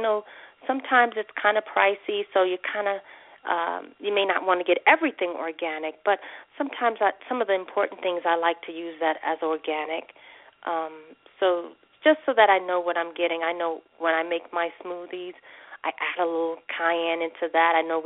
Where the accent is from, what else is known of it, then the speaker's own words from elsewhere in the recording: New York, United States; now in Las Vegas, United States; You know, I'm from New York. I'm here in Vegas.